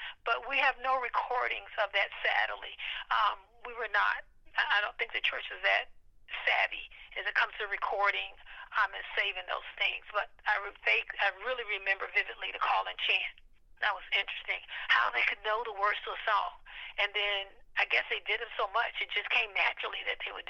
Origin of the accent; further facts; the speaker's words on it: Valdosta, Georgia, United States; born there; I was born in Valdosta, Georgia, at Moody Air Force Base Hospital at the time.